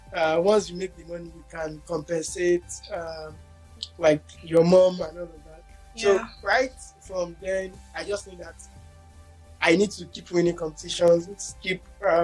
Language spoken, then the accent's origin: English; Ijebu, Ogun, Nigeria; So I grew up somewhat in Ogun State of Nigeria, where Ijebu, to be precise.